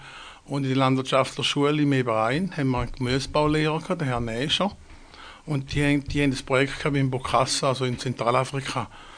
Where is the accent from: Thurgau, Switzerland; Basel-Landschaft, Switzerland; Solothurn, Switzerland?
Thurgau, Switzerland; Ich bin im Thurgau auf einem Bauernhof aufgewachsen